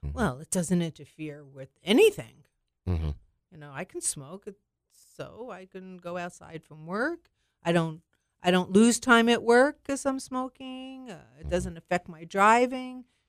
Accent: New York, United States; I am from New York, but I do spend many months here in Florida.

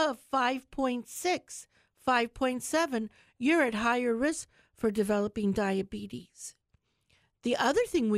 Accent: Charlotte County, Florida, United States; I grew up here in Charlotte County.

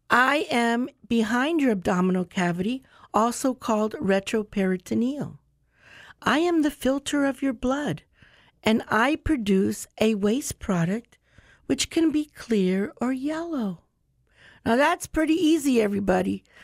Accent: New York, United States; born there; Oh, actually, I was born in New York, but mis padres son de Cuba. My parents are from Cuba.

